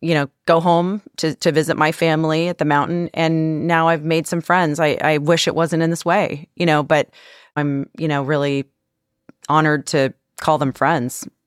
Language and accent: English; Barrie, Ontario, Canada; that was the station that I worked at, an hour from my hometown in Barrie, Ontario.